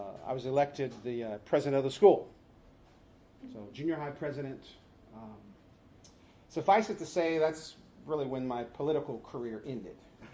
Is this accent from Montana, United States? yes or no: no; Nashville, Tennessee, United States; born there; moved away; I was born in Tennessee, born in Nashville, Tennessee, so that kind of helps at events like this, you know, connect with people from the South. And my father was a school teacher and moved us to the Northwest back in 1963.